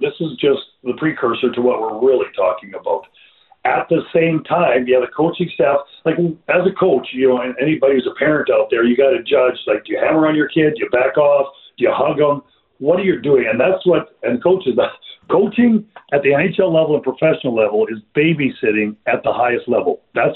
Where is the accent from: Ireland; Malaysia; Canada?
Canada; Edmonton, Alberta; I'm from Edmonton, so I was there in the city when it went down